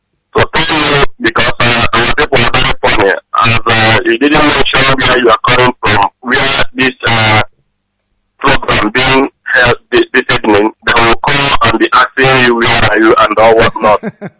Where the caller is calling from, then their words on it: Osun, Nigeria; I'm calling from Osun State.